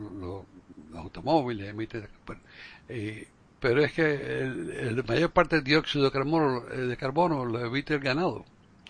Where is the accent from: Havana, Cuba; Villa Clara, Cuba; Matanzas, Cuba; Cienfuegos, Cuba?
Havana, Cuba; yo cuando nací, me crié en La Habana, ahí en mi casa no había aire acondicionado